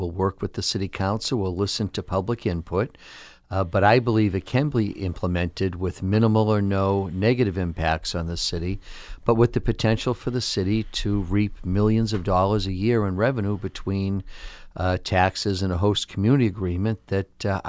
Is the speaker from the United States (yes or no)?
yes; Marshfield, Massachusetts, United States; That's right. My hometown.